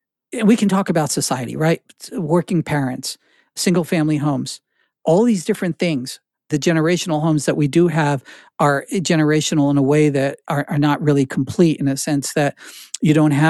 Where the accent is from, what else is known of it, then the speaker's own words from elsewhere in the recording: Edison, New Jersey, United States; Edison Museum down the street in Menlo Park. You know, I grew up around Menlo Park Mall and junk like that.